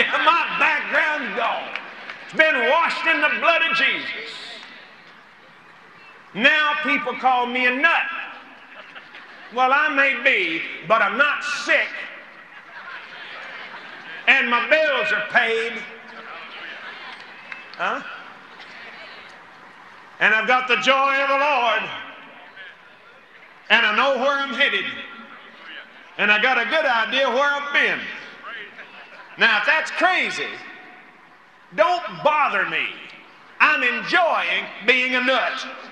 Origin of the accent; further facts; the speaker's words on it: United States; I'm an American. I love my country.